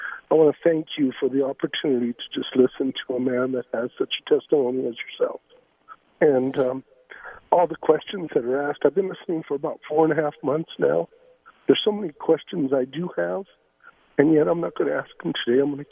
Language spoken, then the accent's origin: English; Albuquerque, New Mexico, United States; But I was from Albuquerque